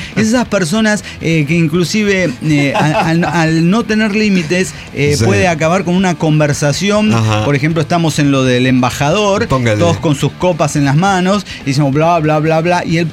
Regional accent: San Andrés Ixtán, Jalisco, Mexico; de San Andrés Ixtán, Jalisco.

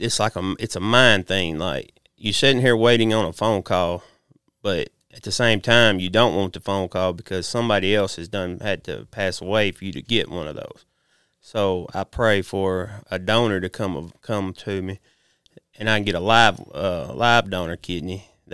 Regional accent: Pulaski, Tennessee, United States

